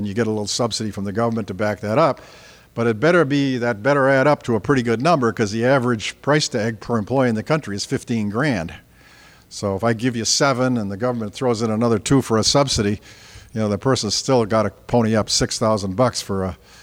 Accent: Green Bay, Wisconsin, United States; I grew up in Green Bay.

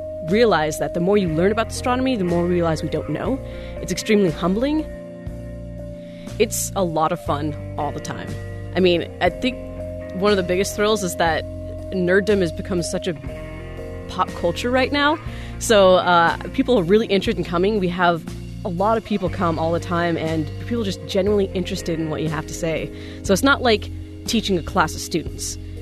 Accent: Anchorage, Alaska, United States; I was born in Anchorage, Alaska, grew up on Hillside, graduated from Service High.

